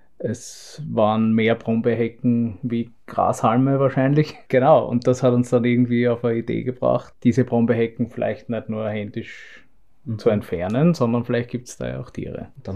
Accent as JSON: {"language": "German", "region": "Vienna", "country": "Austria", "tie": "born there", "said": "Ich bin ein Wiener Piefke, sozusagen, wenn man das so sagen darf. Ja. Genau. Ursprünglich kommt meine Familie aus Deutschland, ich bin in Wien geboren."}